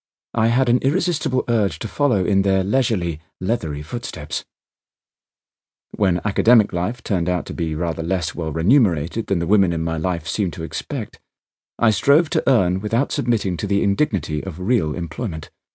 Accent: United Kingdom; But, as a British citizen, I could not even vote in that election.

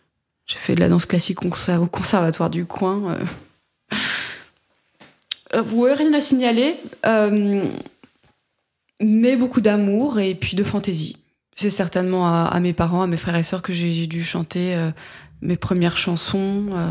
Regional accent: Île-de-France, France; also born or lived in Paris; Je suis née dans le 14e arrondissement. J'ai grandi dans les Yvelines.

